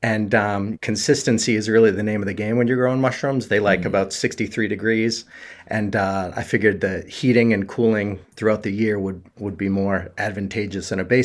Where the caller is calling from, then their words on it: Gloucester, Massachusetts, United States; I'm calling from Gloucester, Massachusetts.